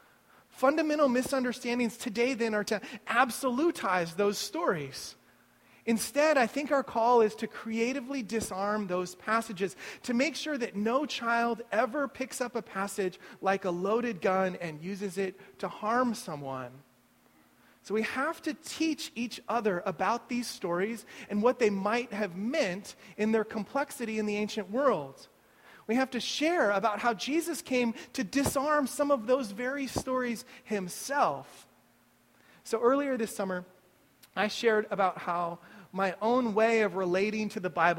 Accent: Midwest, United States; my own experience of growing up in the Midwest and moving out to this space.

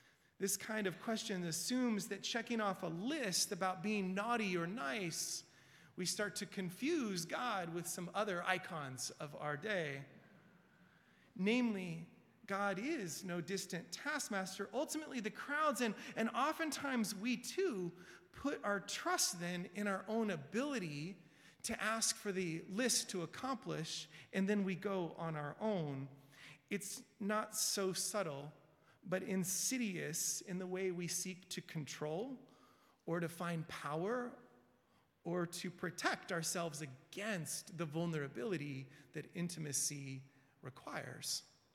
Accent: West Coast, United States; Heidi was our Lutheran. She's from the East Coast. I was our Methodist from the West Coast.

